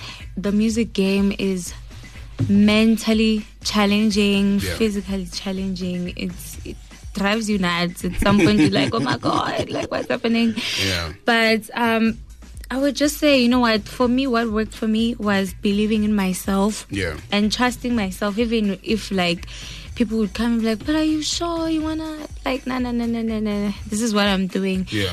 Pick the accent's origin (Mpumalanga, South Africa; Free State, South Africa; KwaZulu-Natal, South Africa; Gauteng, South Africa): Gauteng, South Africa; Soweto; also born or lived in Eastern Cape; Born in Eastern Cape and raised in Soweto. Raised by my grandmother.